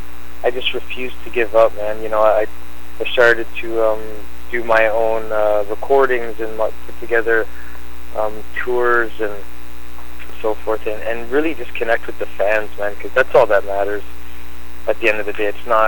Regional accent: Canada; okay, well, I'm from Canada

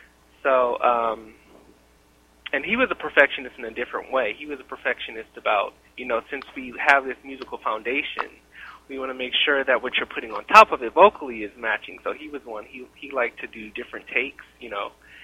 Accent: California, United States; Well, you know, I'm from Southern California.

